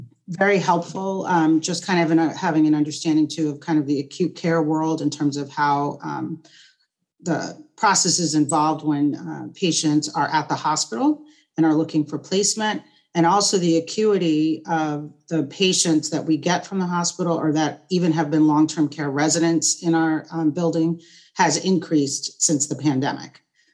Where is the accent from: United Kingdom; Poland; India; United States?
United States; East Coast; now in Seattle, United States; I've been in Seattle for, 8 years? Started at the VA. I'm from the East Coast, so started at the VA and then moved out here